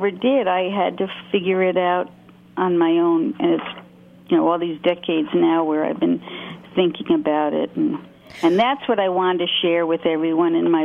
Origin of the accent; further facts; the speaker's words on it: Brooklyn, New York, United States; I grew up in Brooklyn. I grew up in small apartments.